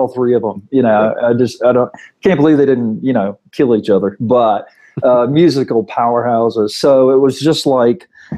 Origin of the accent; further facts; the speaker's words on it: Nashville, Tennessee, United States; growing up around Nashville, it was like at that time, it was like in the water.